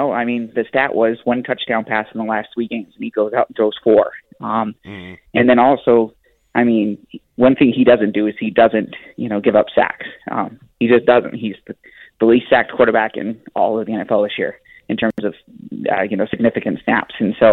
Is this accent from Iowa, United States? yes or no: no; New Mexico, United States; And so I was born and raised in New Mexico, so I'm a lifelong Broncos fan